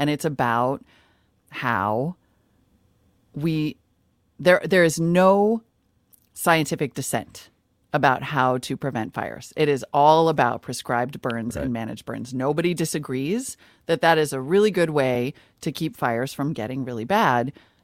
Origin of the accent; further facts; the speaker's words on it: Montana, United States; Because we don't burn. We don't do preventative burns.